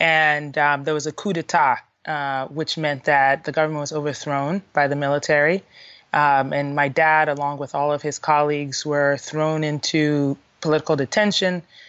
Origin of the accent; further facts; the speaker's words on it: Connecticut, United States; born there; also born or lived in Ghana / Colorado; Well, so I was born in Connecticut. My dad was getting his PhD, or 2 PhDs in ethnomusicology and anthropology. He'd come from Ghana as a Fulbright scholar.